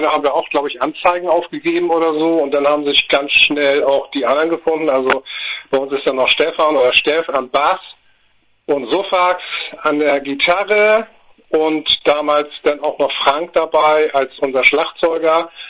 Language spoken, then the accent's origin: German; Hamburg, Germany; Ich komme ursprünglich aus Hamburg.